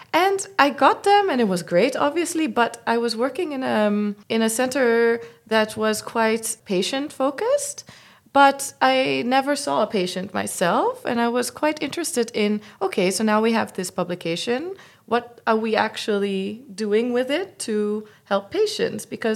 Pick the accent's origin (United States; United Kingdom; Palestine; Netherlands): Netherlands; Utrecht; I'm from Utrecht, and I did my bachelor's here at the UU